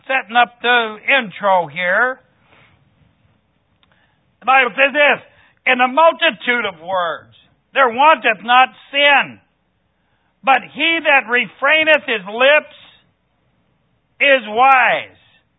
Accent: Midwest, United States; accent: Midwestern; I could tell they were thinking, you know, my Midwestern accent was a little odd

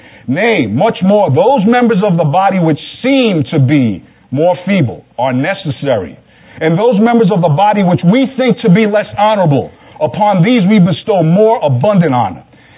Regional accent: Brooklyn, New York, United States; I grew up in Brooklyn across the street from the projects, you know.

